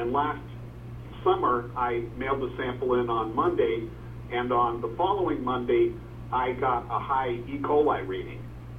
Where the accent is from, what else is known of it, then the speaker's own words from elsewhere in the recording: Ferrisburg, Vermont, United States; I'm from Ferrisburg.